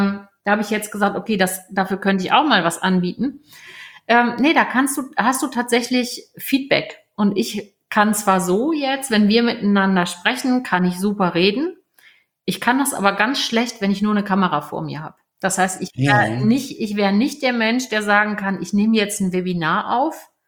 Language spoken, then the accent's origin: German; Hamburg, Germany; Also eigentlich bin ich Hamburgerin. Ich weiß nicht, ob man es ab und an noch hört. Manche Leute sagen, man hört es, insbesondere wenn ich mal ein Wochenende oben war.